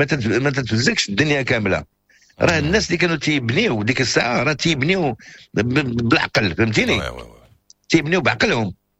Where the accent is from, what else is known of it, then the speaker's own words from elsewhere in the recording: Fes, Fès-Meknès, Morocco; also born or lived in Taza; انا الاصل نتاعي ديال الوليد افيكتيمون من تازا، وانني خلقت في فاس وعشت في فاس وكبرت في فاس.